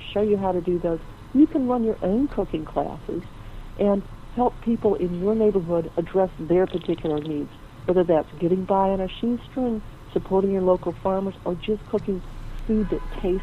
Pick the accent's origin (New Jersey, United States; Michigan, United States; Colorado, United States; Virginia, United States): Michigan, United States; I grew up in Michigan, where we ate a lot of cabbage, but we didn't eat collards or kale.